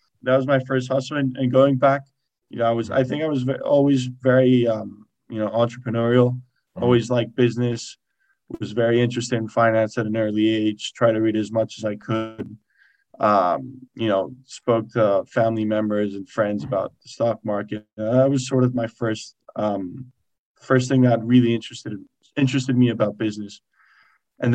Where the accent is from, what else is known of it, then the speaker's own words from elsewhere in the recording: Spain; moved away as an adult; I grew up in Spain, I was born there and then went to college in the States.